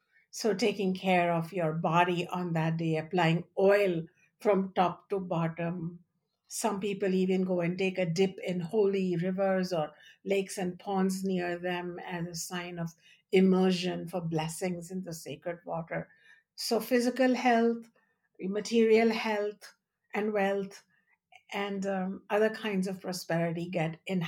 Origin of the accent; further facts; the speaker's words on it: India; moved away; when I was growing up in India, and until I had left India